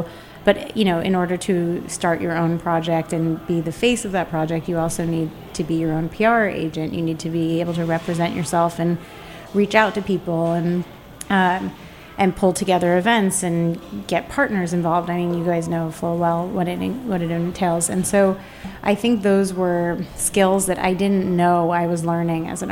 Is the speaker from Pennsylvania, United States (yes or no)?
no; New York, United States; But, I think growing up in New York is a very, you're immediately expected to be driven and focused.